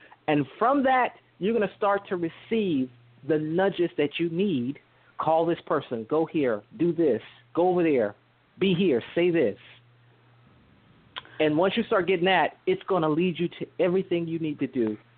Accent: Miami, Florida, United States; from Miami, Florida.

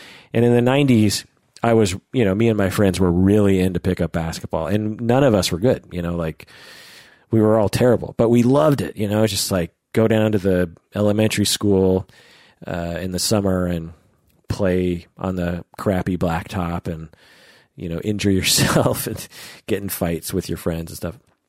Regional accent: Seattle, Washington, United States; you know, I'll say, oh, where are you from? Oh, I'm from Seattle.

